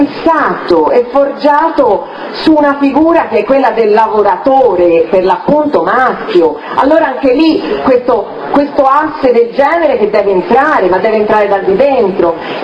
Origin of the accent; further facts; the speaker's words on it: Florence, Tuscany, Italy; vengo da Firenze.